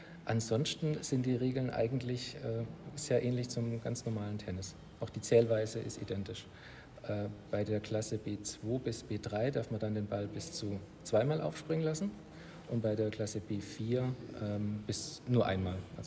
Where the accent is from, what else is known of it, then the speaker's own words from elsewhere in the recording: Langenburg, Baden-Württemberg, Germany; Ich bin 37 Jahre alt. Ich komme aus Langenburg bei Schwäbisch Hall